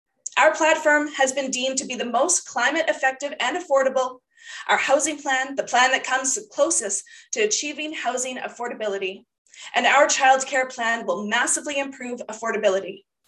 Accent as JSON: {"language": "English", "town": "Vernon", "region": "British Columbia", "country": "Canada", "tie": "born or raised there", "lives_now": "Salmon Arm, Canada", "said": "I was born and raised in Vernon, and I have lived here in Salmon Arm for 7 years."}